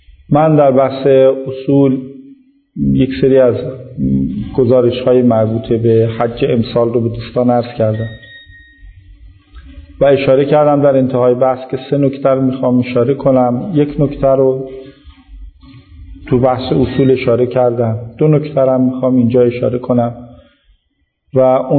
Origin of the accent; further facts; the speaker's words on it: Iran; تشخیص میدادن ما ایرانی هستیم